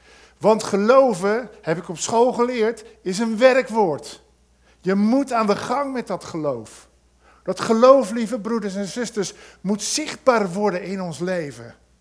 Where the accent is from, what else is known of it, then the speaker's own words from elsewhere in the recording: Rotterdam, South Holland, Netherlands; Ik kom uit Rotterdam, hè, dus dan weet je niet precies hoe dat zit.